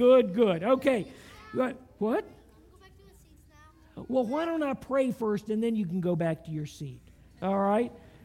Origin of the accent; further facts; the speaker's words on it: the South, United States; It sounds funny because I'm from the South.